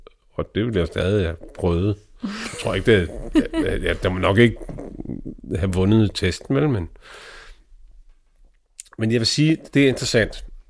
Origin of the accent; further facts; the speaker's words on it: England, United Kingdom; Danish is a second language; jeg er nødt til at sige, som englænder